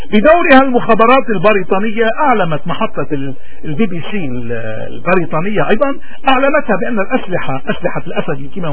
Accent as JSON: {"language": "Arabic", "country": "Lebanon", "said": "اذا نحن كلبنانيين اكثر ناس نحن معنيين بهذا الامر"}